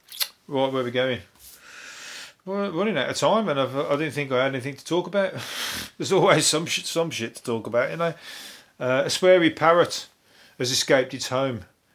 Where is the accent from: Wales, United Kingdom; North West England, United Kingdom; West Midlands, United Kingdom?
West Midlands, United Kingdom; Birmingham; accent: Brummie; I'm a Brummie, so come back at me. We get the piss taken out of us fucking left, right and centre for our accent